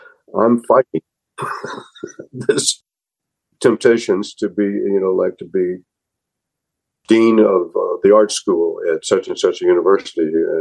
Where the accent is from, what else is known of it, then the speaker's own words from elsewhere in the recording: Texas, United States; I mean, growing up in Texas, and when I see what's going on in Texas with this abortion thing